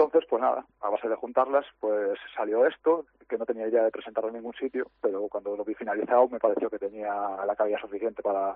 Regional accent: Galicia, Spain; en Coruña, en la Ría de Ares, bueno, es de donde yo soy, pues por toda esa zona del norte también tengo algunas de las imágenes del vídeo.

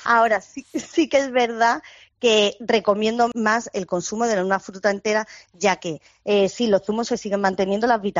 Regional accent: Andalusia, Spain; yo soy andaluza

